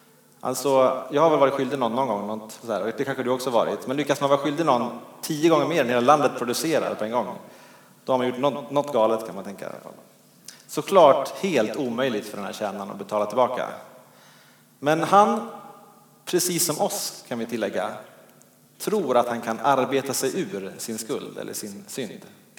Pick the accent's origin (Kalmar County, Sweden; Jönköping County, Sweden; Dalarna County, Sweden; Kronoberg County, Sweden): Dalarna County, Sweden; Hemma i Dalarna där jag kommer ifrån så har vi en ganska stor trädgård.